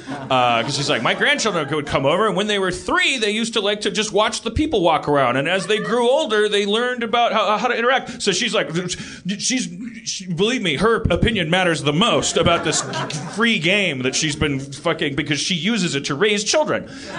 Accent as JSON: {"language": "English", "town": "Brooklyn", "region": "New York", "country": "United States", "said": "If my neighbor gets killed, I care, because I'm from Brooklyn."}